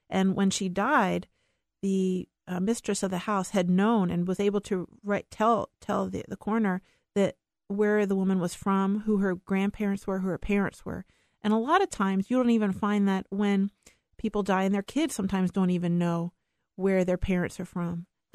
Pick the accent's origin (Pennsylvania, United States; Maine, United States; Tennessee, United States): Pennsylvania, United States; I mean, I was aware of race growing up, and in my own neighborhood, there was definitely the African-American section of town.